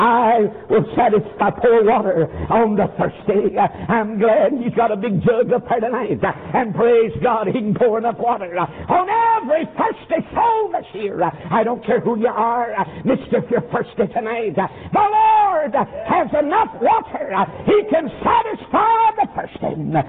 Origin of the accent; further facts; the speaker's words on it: North Carolina, United States; I'm from North Carolina.